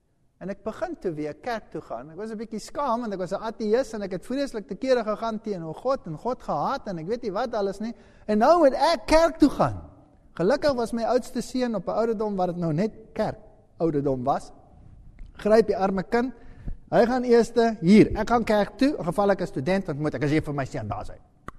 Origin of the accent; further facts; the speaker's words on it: Germany; ek is nou 'n Duitser